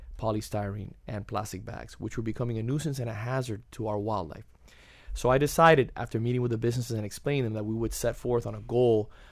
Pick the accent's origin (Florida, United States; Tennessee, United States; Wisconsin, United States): Florida, United States; Homestead; I grew up skin diving. I grew up spearfishing in South Florida, grew up in Homestead.